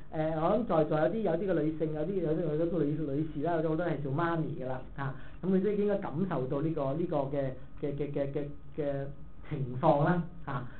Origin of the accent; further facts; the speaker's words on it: Guangdong, China; 我們廣東人呢很多時候有一句話呢就是很傳神的